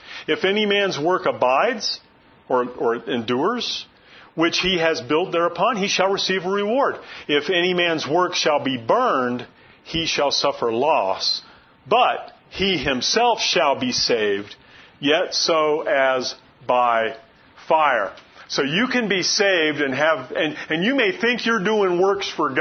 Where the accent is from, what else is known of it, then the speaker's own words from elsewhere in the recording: Florida, United States; I grew up in Florida. There are just groves of oranges and grapefruits there.